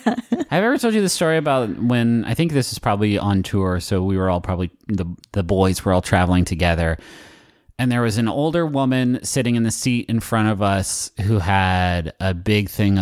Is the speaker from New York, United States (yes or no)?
no; West Virginia, United States; I'm from West Virginia. I know all about the using country crock as a Tupperware situation.